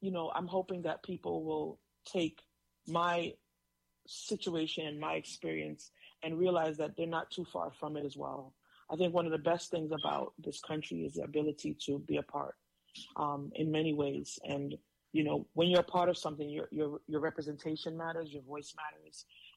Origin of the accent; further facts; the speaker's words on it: Jamaica; moved away; I am from Jamaica originally, and I've been here a long time. I was supposed to be Canadian, but my mother changed her mind.